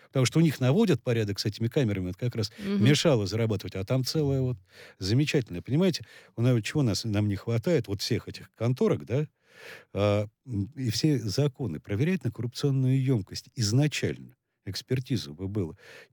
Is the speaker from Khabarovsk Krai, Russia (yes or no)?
no; Moscow, Russia; например, как москвич старый, я только это приветствовал